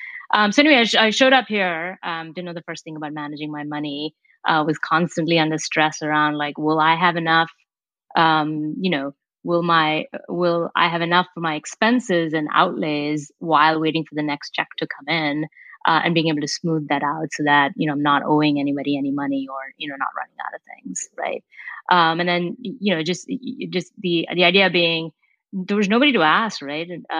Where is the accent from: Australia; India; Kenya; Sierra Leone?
India; moved away as an adult; now in United States; I came here for college, right? And I came from India and really hadn't had any real interaction with the banking system, right?